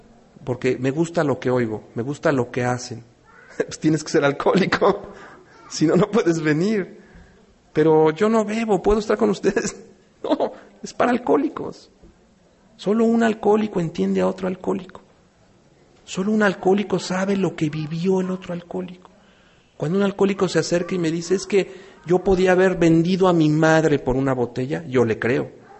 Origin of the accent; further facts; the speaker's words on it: Aguascalientes, Mexico; soy alcohólico y adicto y vengo de Aguascalientes.